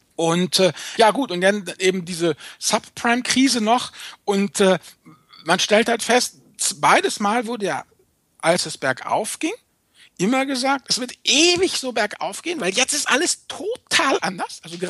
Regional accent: Rhineland, Germany; Außerdem bin ich ja Rheinländer. Du weißt ja, wir Rheinländer, ne?

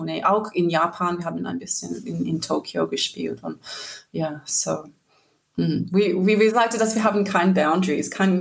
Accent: Sydney, New South Wales, Australia; German is a second language; aber wir sind alle aus Sydney eigentlich, so eine Australien-Band

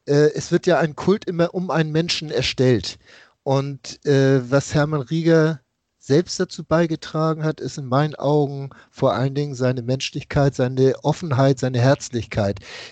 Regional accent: Hamburg, Germany; Ich komme aus dem Norden Hamburgs

